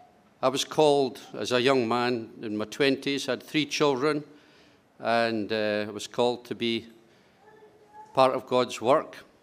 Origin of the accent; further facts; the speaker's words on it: Stirling, Scotland, United Kingdom; I'm from Stirling, Scotland. That's Braveheart country.